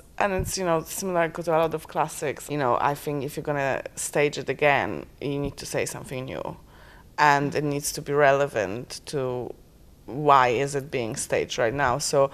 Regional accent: Poland; moved away; So that was in my hometown in Poland, and that production got loads of awards internationally. And yes, yeah, so I've definitely grew up around Shakespeare

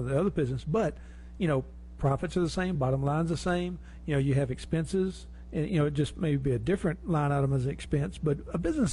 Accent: Tennessee, United States; I'm from Tennessee, man, I cut my own grass

